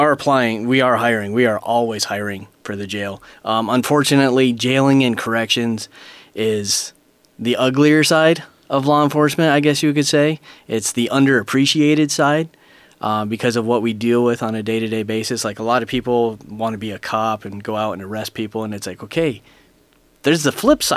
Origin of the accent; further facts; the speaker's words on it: New York, United States; Okay, so I come from New York originally. I am not from here. My wife is. My wife's from this area. And before we moved down here, I was born and raised in New York.